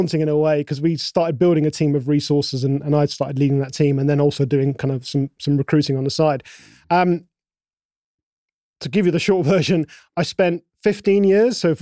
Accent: London, United Kingdom; I grew up in London. I was born in London. But London was London, UK, just a very cold and grey place most of the time.

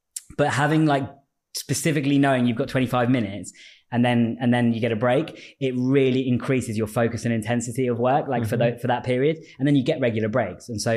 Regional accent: Cambridge, East of England, United Kingdom; I'm from Cambridge, right? That was what I was getting at. So because I came from Cambridge and saw this, if you like, town and gown divide, right? So that there was the university and then there was everything else in the city.

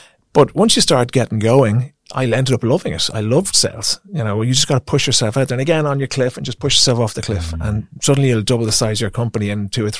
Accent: Ireland; even though we're Irish, we're great in a pub or a restaurant

